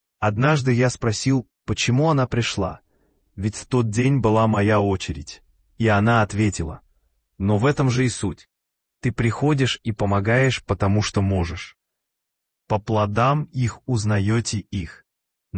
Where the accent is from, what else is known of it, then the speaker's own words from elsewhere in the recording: Belarus; Я родом из Беларуси, и в детстве часто видел по телевизору рекламу сока